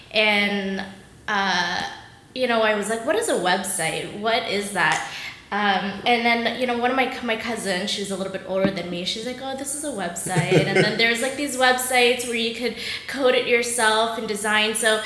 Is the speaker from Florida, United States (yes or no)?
yes; Florida, United States; No, but I grew up in Florida. And back there, at that time period too, like food, like really good food didn't really exist.